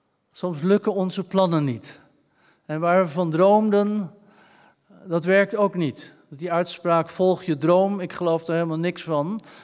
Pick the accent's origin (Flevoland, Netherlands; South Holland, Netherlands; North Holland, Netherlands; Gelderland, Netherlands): South Holland, Netherlands; Rotterdam; bij ons in Rotterdam-Zuid, op Rotterdam-Zuid, moeten we eigenlijk zeggen. Dat is een beetje Rotterdammer.